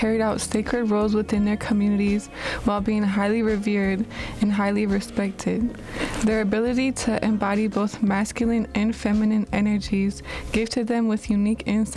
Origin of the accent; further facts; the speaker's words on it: Minneapolis, Minnesota, United States; I'm 22 winters. I grew up in Southside, Minneapolis, and I'm from Oneida Nation.